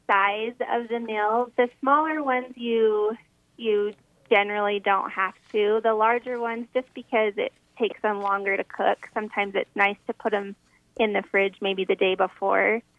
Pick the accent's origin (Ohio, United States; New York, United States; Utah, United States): Utah, United States; No, that's where I started. I'm from Cache Valley, but I have expanded from southeast Idaho all the way down to St. George.